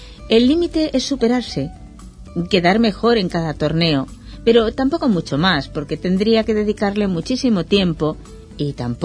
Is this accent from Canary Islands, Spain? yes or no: no; Castile and León, Spain; Jugaba de pequeñito en mi pueblo y en torneos por la provincia de Burgos.